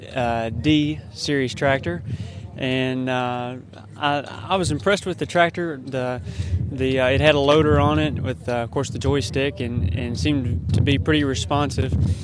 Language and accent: English; Danville, Kentucky, United States; I'm from Danville, Kentucky.